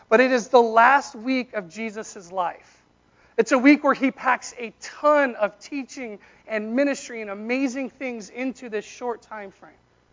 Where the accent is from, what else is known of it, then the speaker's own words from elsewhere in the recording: Colorado, United States; I'm from Colorado. It's a mile high, right?